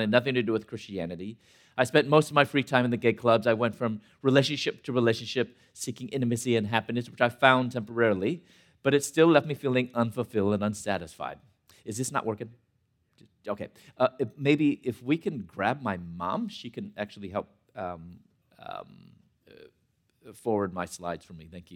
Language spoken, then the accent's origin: English; Chicago, Illinois, United States; moved away as an adult; also born or lived in Louisville, United States; And then it wasn't until my early 20s that I moved from Chicago, where I'm originally from, to Louisville, Kentucky, where I finally came out of the closet